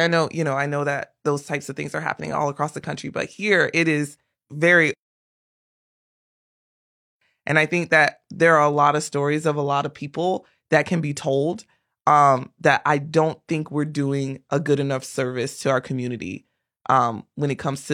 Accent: Ocala, Florida, United States; I told you guys I'm from Ocala and I graduated high school in 2004 and I've only been back home to visit. And then my family and I just moved back to Ocala this year

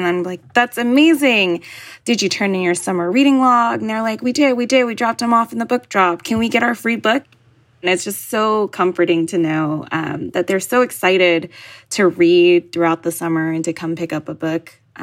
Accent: Oakland, California, United States; I grew up in the Oakland Public Libraries. It's really where my heart is, especially growing up in an immigrant family where my parents didn't know English, right?

